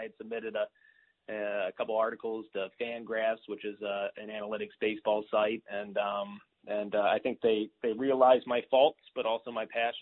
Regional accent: Cleveland, Ohio, United States; I grew up in the Cleveland area. I've always loved sports, and for a minute there, I was okay at them.

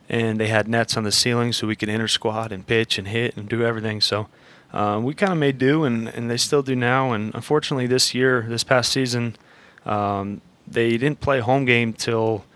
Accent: East Longmeadow, Massachusetts, United States; East Longmeadow.

